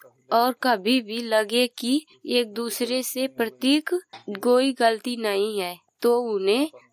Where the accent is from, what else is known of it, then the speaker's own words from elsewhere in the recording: Jakhania, Uttar Pradesh, India; मेरी उम्र लगभग 30 वर्ष है और मैं जखीनिया गाजीपुर की रहने वाली हूँ। मेरा पिन कोड 2752-03 है।